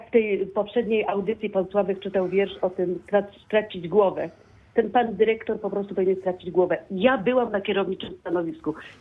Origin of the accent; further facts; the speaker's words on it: Poznań, Greater Poland Voivodeship, Poland; pierwszy raz się wstydzę za to, że jestem Wielkopolanką, Poznanianką.